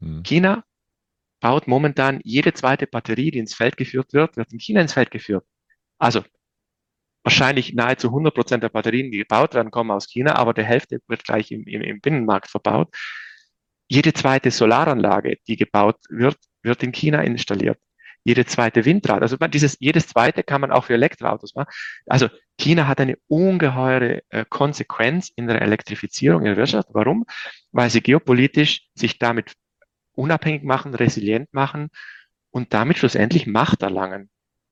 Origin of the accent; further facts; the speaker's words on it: South Tyrol, Italy; now in Munich, Germany; Ich bin ja aus Südtirol, also im Bergbauerndorf.